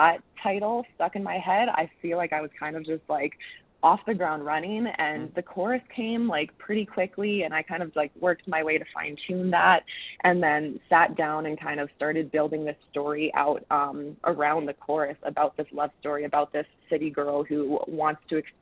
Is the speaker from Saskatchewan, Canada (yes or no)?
yes; Prince Albert, Saskatchewan, Canada; also born or lived in Calgary; You know, I grew up in Prince Albert, you know, lived in Calgary, but I do have that experience of kind of being out on the farm too.